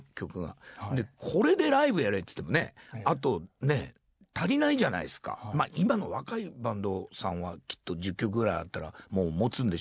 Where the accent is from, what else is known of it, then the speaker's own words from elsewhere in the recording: Shimizu, Shizuoka, Japan; 僕の地元の静岡の清水、